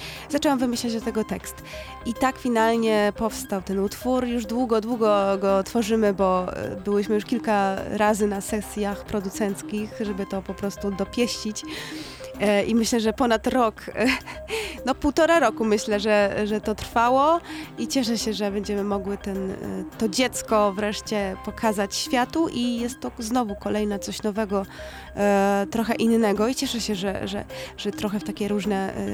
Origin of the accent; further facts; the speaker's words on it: Świdnik, Lublin Voivodeship, Poland; będę grała koncert w Świdniku, czyli niedaleko, to jest moje rodzinne miasto.